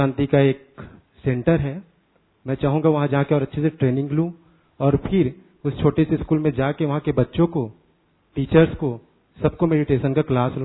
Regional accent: Chhattisgarh, India; और मैं छत्तीसगढ़ से आया हूँ।

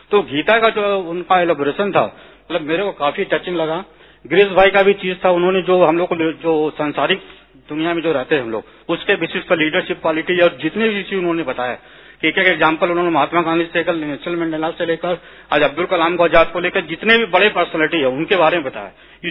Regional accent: Ranchi, Jharkhand, India; और मैं रांची से आया हूं।

